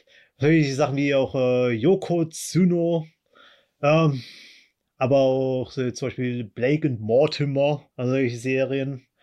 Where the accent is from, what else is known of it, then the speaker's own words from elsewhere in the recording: Baden-Württemberg, Germany; mein Heimatort ist gerade mal so rund so circa 20 Kilometer von Straßburg entfernt. So eine gewisse französische Nähe ist auch dann in unserer Kultur enthalten.